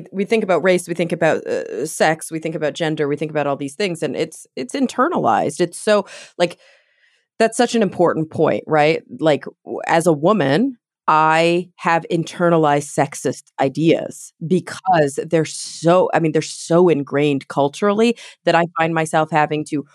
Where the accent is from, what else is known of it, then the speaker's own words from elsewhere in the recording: Texas, United States; I was raised in the South as well. I was raised in Texas.